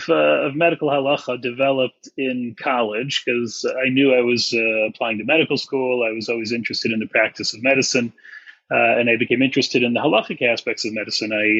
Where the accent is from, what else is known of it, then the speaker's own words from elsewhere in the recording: Wisconsin, United States; I come from Wisconsin originally.